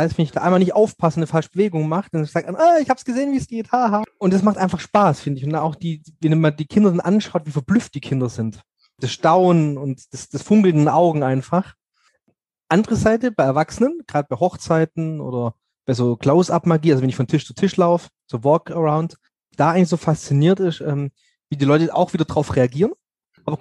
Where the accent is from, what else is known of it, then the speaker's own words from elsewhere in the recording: Bad Salzuflen, North Rhine-Westphalia, Germany; Ich komme aus Bad Salzuflen, das ist bei Bielefeld in der Nähe.